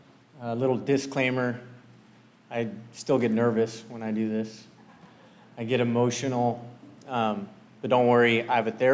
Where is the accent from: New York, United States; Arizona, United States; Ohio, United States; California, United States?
California, United States; Visalia; So I was raised in Visalia, California by 2 loving parents.